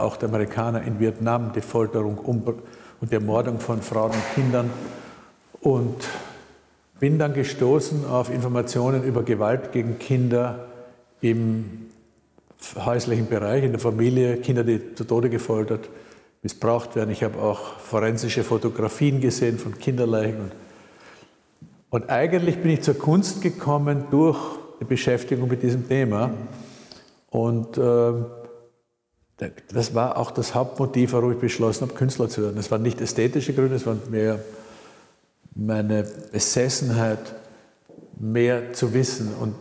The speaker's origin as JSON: {"language": "German", "region": "Vienna", "country": "Austria", "tie": "born there", "said": "Ich bin ja kurz nach dem Krieg geboren in Wien"}